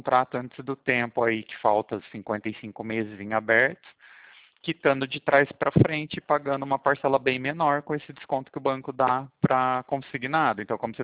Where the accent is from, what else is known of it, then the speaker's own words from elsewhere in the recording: Pirassununga, São Paulo, Brazil; eu sou de Pirassununga, interior de São Paulo.